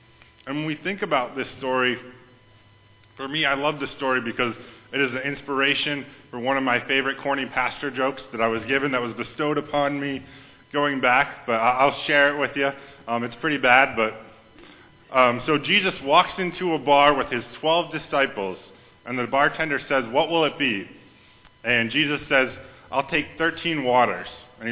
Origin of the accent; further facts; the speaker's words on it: Wisconsin, United States; I don't know about y'all, but I came from Wisconsin, and we can hold our own, but we can't hold that much.